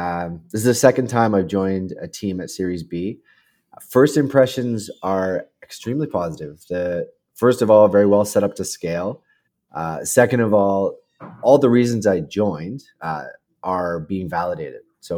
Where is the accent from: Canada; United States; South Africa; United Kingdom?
Canada; So I'm in the Great White North. I'm Canadian.